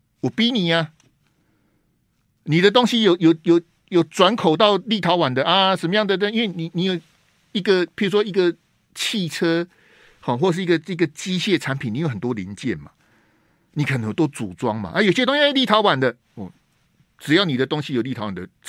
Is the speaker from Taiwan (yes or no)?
yes; Taiwan; 我这一辈你叫我讲我讲得出来，我是中国人也是台湾人啊，我当然是中国人啊，我是中华民国的国民